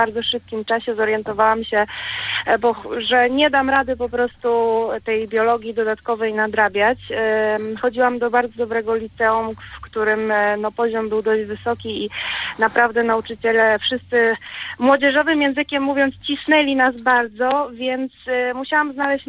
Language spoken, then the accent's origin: Polish; Zawidów, Lower Silesian Voivodeship, Poland; w Zgorzelcu, bo stamtąd pochodzę, właściwie z Zawidowa